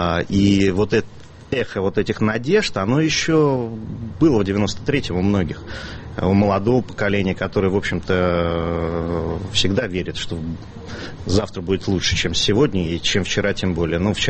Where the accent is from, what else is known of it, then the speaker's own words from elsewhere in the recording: Moscow, Russia; даже я, москвич